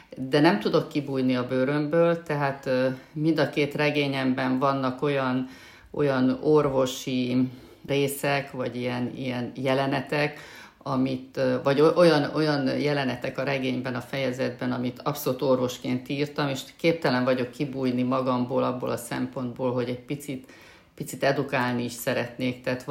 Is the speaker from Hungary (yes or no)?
no; Miercurea Ciuc, Harghita, Romania; also born or lived in Odorheiu Secuiesc, Romania / Târgu Mureș, Romania; Székelyudvarhelyen születtem, Csíkszeredában nőttem föl, Marosvásárhelyen végeztem az egyetemet, tehát ott is már volt ez a hármasság, hogy ez a három város, amihez nyilvánvalóan kötődöm